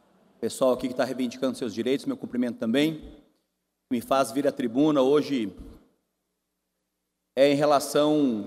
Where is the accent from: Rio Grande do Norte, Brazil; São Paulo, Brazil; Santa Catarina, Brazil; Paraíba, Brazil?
Santa Catarina, Brazil; Lages; E para Lages, que é a minha terra, nós estamos entregando um centro de hidroterapia moderno